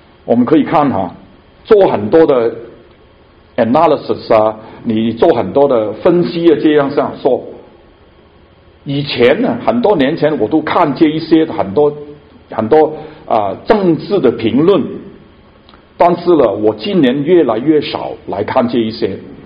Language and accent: Chinese; Hong Kong; 我是从香港来的从中国来的